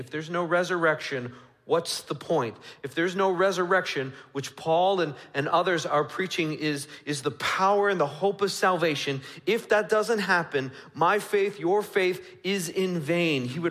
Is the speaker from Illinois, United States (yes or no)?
no; New York, United States; Perhaps you're familiar with an event that occurred in my home state a bunch of years ago. It's called Woodstock.